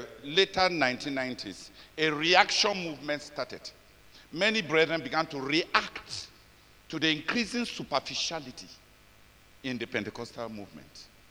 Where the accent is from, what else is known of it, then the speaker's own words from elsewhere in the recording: Cameroon; We came from Cameroon. We don't know what works.